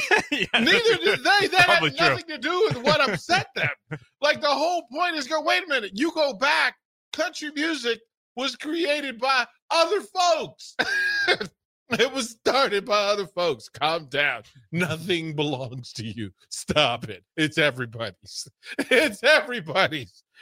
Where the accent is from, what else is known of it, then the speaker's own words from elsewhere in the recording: Virginia, United States; I'm from Virginia. I'm more southern than Nebraska, sir. I'm more country than Nebraska is country.